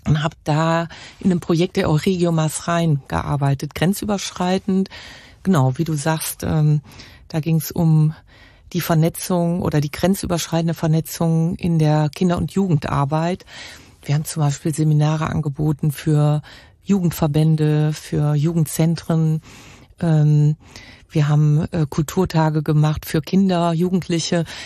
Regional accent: Cologne, North Rhine-Westphalia, Germany; bin sogar auch echte Kölsche und hier geboren.

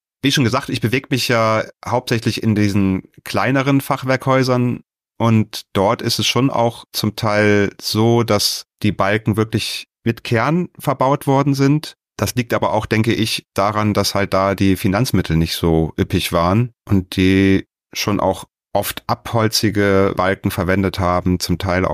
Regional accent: North Rhine-Westphalia, Germany; Bei mir jetzt in der Region im Rheinland, ich komme ja hier aus der Nähe von Bonn

